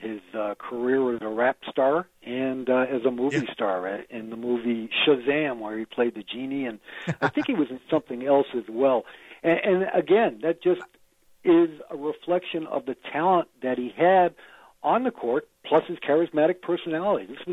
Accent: Boston, Massachusetts, United States; also born or lived in Cleveland; now in New York, United States; I live in upstate New York and was born and raised in Boston and then spent, of course, 15 years in Cleveland.

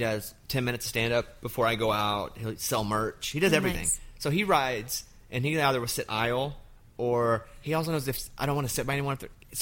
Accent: Arkansas, United States; moved away as an adult; And I'd never been anywhere in my life. Like, I grew up in Arkansas until I was 27.

